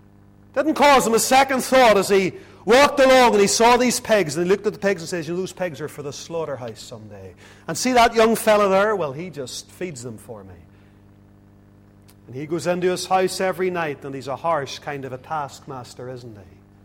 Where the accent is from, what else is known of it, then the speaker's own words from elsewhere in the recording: Lisburn, Northern Ireland, United Kingdom; Used to be a man visited our home whenever I was a little boy growing up in Lisburn.